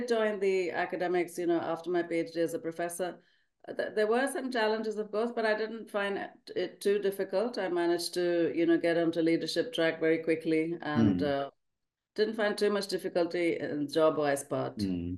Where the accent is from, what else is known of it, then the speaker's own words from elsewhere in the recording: Manchester, North West England, United Kingdom; moved away as an adult; now in India; I came from England, from Manchester to Patna.